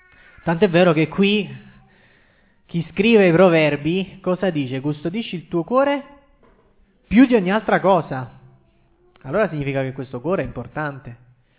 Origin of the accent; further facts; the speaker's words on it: Naples, Campania, Italy; now in Turin, Italy; vengo da Napoli, ma vivo a Torino perché è un bel giorno.